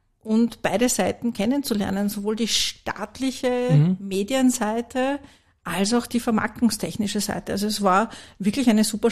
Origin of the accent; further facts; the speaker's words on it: Vienna, Austria; ich bin eine Urwienerin. Ich bin geboren und aufgewachsen